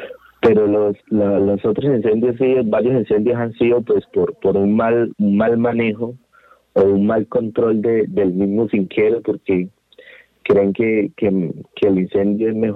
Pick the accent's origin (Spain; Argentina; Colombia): Colombia; como conocemos nosotros como colombianos y más como guayarenses